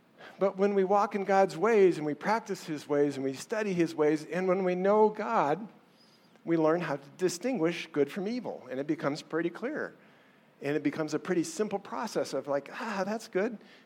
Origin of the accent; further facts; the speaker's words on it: Council Bluffs, Iowa, United States; I grew up in Council Bluffs, Iowa, on the very western border near Omaha, Nebraska, and it was a pretty agricultural place.